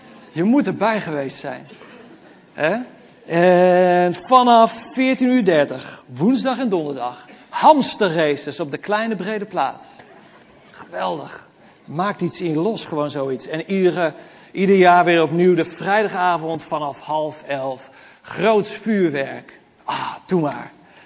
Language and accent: Dutch; Harlingen, Friesland, Netherlands; tenzij je net zoals ik uit Harlingen komt. Eén keer per jaar kwam het programma bij ons in Harlingen op de deurmat van de visserijdagen.